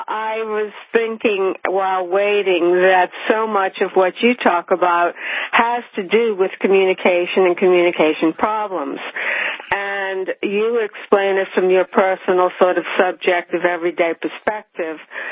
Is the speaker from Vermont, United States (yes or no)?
no; New Orleans, Louisiana, United States; Listen, I come from New Orleans, so we use all kind of words.